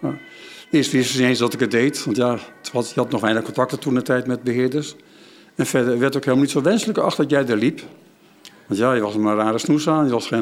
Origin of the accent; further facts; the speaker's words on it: Haarlem, North Holland, Netherlands; born there; ik woonde in de kust. Ik ben geboren in Haarlem, Heemstede.